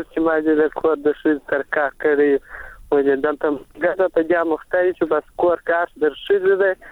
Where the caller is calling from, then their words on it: Helmand, Afghanistan; د هلمند ولایته کشکي ولسوالۍ.